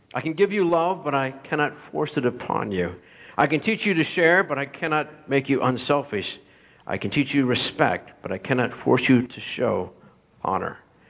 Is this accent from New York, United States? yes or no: no; Pennsylvania, United States; we grew up in Pennsylvania. We grew out in the country, and we had a pond.